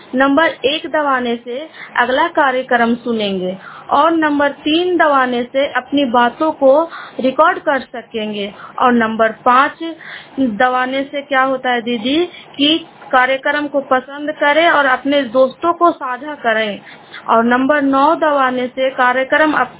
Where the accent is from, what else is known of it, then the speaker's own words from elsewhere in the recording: Indaut, Bihar, India; मैं इंदौत पंचायत हिलसा प्रखंड की निवासी हूँ। इंदौत गांव है मेरा।